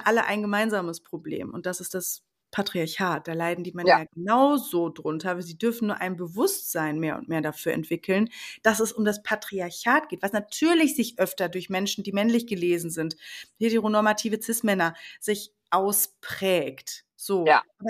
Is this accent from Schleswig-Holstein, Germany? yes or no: no; North Rhine-Westphalia, Germany; Ich komme aus dem Sauerland